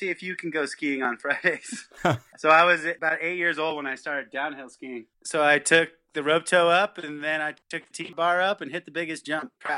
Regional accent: Bennington, Vermont, United States; Yeah, I grew up in Bennington, Vermont.

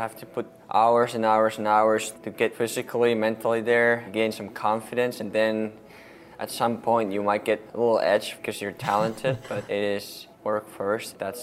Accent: North Ostrobothnia, Finland; When I was just a little kid, I was just dreaming to play my hometown team and play in front of my own city.

